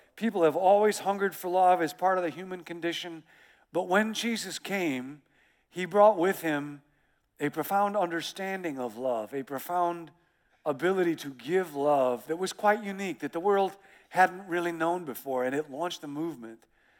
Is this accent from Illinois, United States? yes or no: yes; Rockford, Illinois, United States; I grew up in Rockford, Illinois, and we went to Canada on vacation.